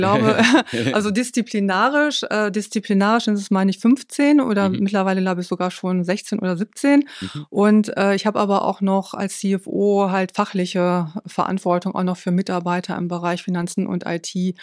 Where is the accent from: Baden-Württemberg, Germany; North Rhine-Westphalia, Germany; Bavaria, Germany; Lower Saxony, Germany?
North Rhine-Westphalia, Germany; Bielefeld; Also ich stamme gebürtig aus Bielefeld, was jetzt nicht ganz so weit ist von Osnabrück. Bin da geboren und aufgewachsen